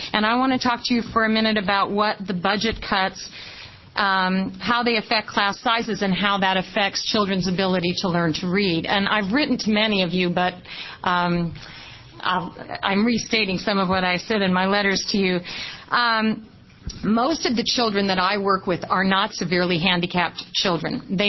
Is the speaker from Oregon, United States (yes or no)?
yes; Lake Oswego, Oregon, United States; I'm from Lake Oswego, but my children were educated in the Portland Public Schools